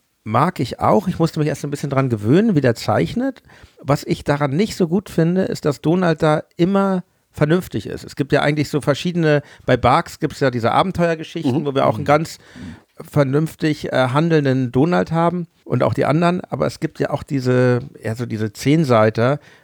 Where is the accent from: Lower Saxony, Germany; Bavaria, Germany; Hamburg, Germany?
Hamburg, Germany; Ich komme ja aus Hamburg